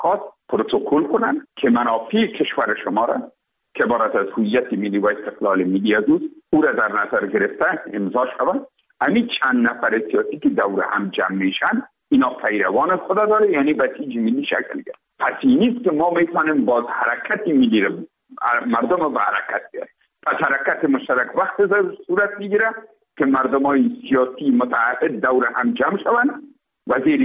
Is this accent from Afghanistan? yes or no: yes; Afghanistan; تزار برای تماما ما افغان هستیم، ما درد ما یکیست